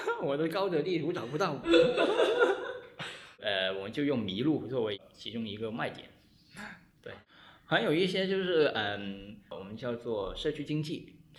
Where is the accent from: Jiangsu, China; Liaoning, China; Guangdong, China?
Guangdong, China; Guangzhou; 那我小时候就在这么一个状态之下，那种广州人的经商啊，还有这种生活的那个习惯，很喜欢买本地的东西。